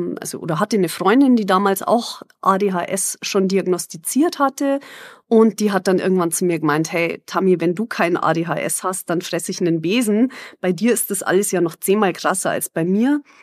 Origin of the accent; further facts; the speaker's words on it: Munich, Bavaria, Germany; ich bin Münchner Musikerin und Musikaktivistin.